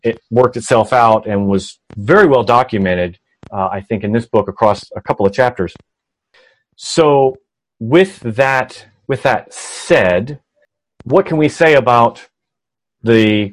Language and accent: English; the South, United States; I was born in the South. I grew up in the South